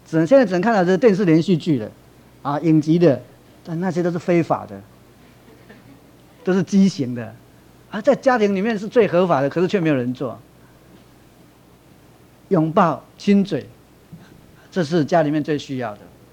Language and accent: Chinese; China; 我们中国人就说爱在心里口难开啊